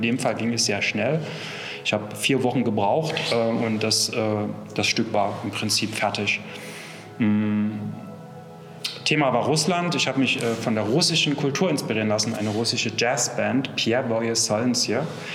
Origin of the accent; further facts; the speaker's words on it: Leipzig, Saxony, Germany; Ich bin ursprünglich aus Leipzig, Sachsen. Da bin ich auch geboren.